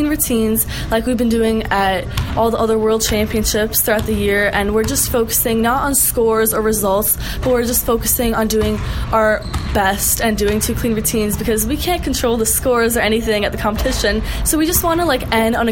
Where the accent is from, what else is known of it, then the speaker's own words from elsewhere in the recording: Northbrook, Illinois, United States; I'm 19 years old. I'm from Northbrook, Illinois, and I do rhythmic gymnastics.